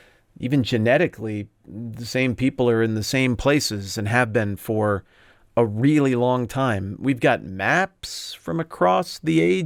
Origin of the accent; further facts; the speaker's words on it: United States; I dropped it over the top of my home country, the United States.